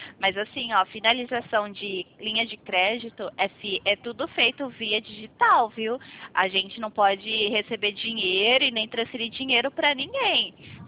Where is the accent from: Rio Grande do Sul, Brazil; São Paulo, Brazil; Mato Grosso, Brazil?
São Paulo, Brazil; Campinas; Isso, eu sou daqui de Campinas.